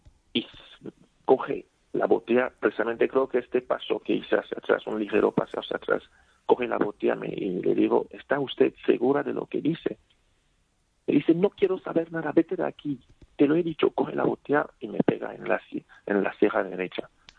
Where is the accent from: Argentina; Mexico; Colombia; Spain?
Spain; Yo siempre he defendido España porque aquí es donde he crecido. Soy español y no voy a permitir que nadie tilde mi país de racista.